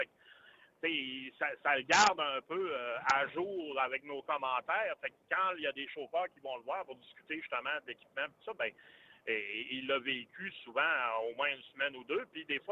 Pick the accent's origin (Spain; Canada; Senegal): Canada; Kenogami, Quebec; Moi, je suis né à Kenogami, donc, okay. Qui fait partie de la ville de Saguenay maintenant. J'ai été là jusqu'à mes 25 ans environ.